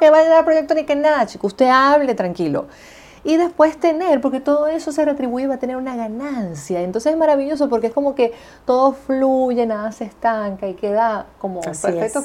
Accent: Venezuela; moved away; Yo no fue que llegué de Venezuela

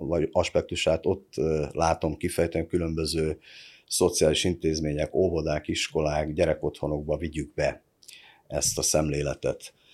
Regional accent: Transylvania, Romania; csak hogy Erdélyben nőttem fel

